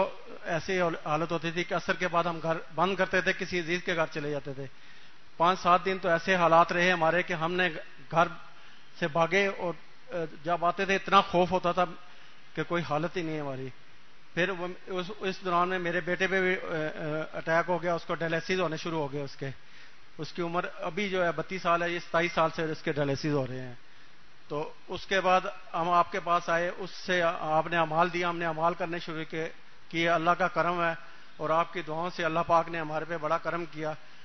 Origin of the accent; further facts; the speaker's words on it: Rawalpindi, Punjab, Pakistan; میں راہل پنڈی سے آیا ہوں،